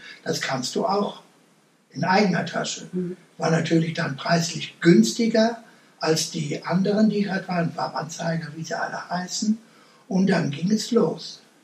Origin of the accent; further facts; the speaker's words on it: Schwelm, North Rhine-Westphalia, Germany; also born or lived in Hückeswagen; Schwelmer Jung sind wir, ne? Haben eine Schule besucht in Westfalen-Damm und man ist mit Schwelm verbunden. Hückeswagen auch, weil man da in den Bergen rumgelaufen ist als Kind.